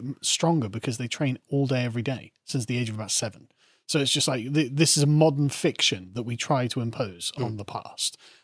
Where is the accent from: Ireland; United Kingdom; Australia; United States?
United Kingdom; And so there's being British, I very much understand this class system that they have